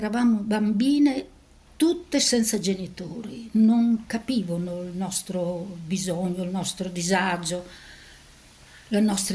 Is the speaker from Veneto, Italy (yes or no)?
no; Ravenna, Emilia-Romagna, Italy; born there; Sono nata a Ravenna il 18 aprile 1940.